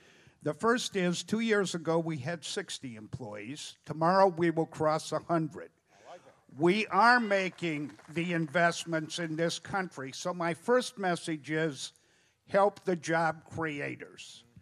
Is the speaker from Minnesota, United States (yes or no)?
yes; Winona, Minnesota, United States; Mr. President … from Winona, Minnesota. I run a broadband company there